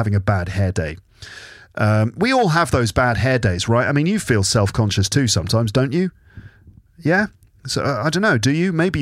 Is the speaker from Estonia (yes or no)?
no; England, United Kingdom; moved away as an adult; now in Paris, France; I live in France. I live in Paris. I'm from England, but I live in Paris. And I moved here to be with my wife